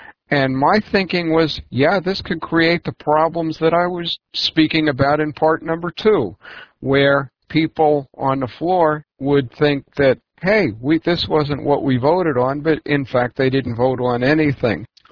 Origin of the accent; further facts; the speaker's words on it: Port Charlotte, Florida, United States; from Port Charlotte, Florida.